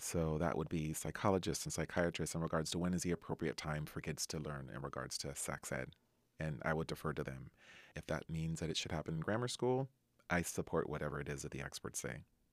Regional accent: Anaheim, California, United States; I grew up in Anaheim, California.

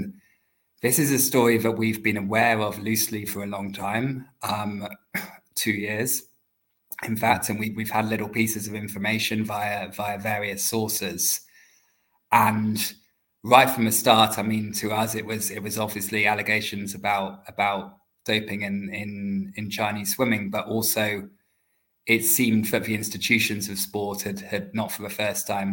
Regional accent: England, United Kingdom; accent: English; now in Berlin, Germany; I'm a English journalist, you can tell by my accent, but I work in Berlin in Germany

